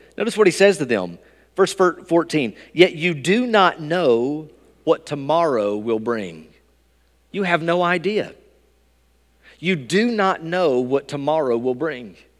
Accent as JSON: {"language": "English", "town": "Bristol", "region": "Tennessee", "country": "United States", "tie": "born or raised there", "said": "It was a small gas station in my hometown of Bristol, Tennessee"}